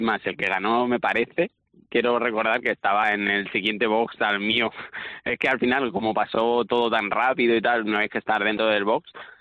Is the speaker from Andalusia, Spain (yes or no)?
no; Castilla-La Mancha, Spain; born there; now in Asturias, Spain; yo llevo aquí en Asturias un añito y medio. Yo soy manchego de nacimiento